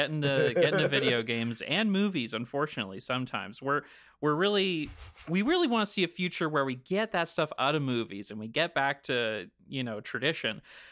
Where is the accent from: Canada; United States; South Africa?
Canada; By the way, if you're listening to this podcast and this is your first episode of the show, I'm Canadian.